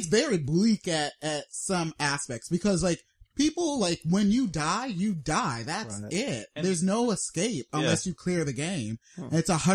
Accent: United States; It's a Utena because, you know, we're American and everyone just calls it Utena.

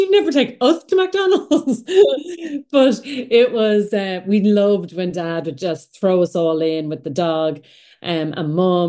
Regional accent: Greystones, County Wicklow, Ireland; I grew up in Greystones by the sea, and you know, it's the village is not what it is now. So back then it was a small village. We knew everyone.

